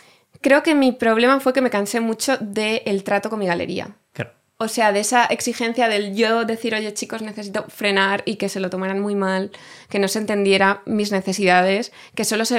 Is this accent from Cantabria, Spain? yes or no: no; Madrid, Community of Madrid, Spain; yo no quiero volver a Usera, a ese barrio gris, en esa casa fría donde no se podía poner la calefacción.